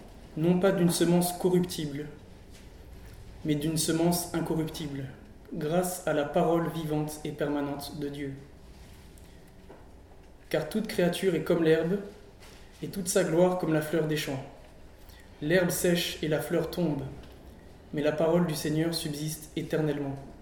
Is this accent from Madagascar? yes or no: yes; Madagascar; accent: Malagasy; malgache, avec l'accent malgache c'est un peu différent, mais bon, on peut pas tout demander.